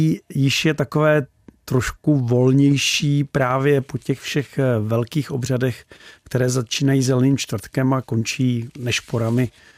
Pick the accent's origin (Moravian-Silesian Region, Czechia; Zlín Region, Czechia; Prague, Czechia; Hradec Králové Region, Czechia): Hradec Králové Region, Czechia; Červený Kostelec; also born or lived in Jaroměř; Já jsem v Jaroměři se narodil a jsem z Červeného Kostelce.